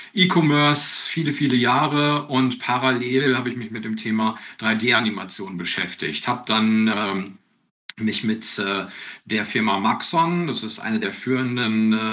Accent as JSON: {"language": "German", "town": "Bochum", "region": "North Rhine-Westphalia", "country": "Germany", "tie": "born or raised there", "lives_now": "Gescher, Germany", "said": "Also gebürtig komme ich aus Bochum, also Großstadtkind, bin dann aber irgendwann aufs Land gezogen und bin situativ mittlerweile beheimatet im schönen Münsterland, Ecke Coesfeld, Gescher."}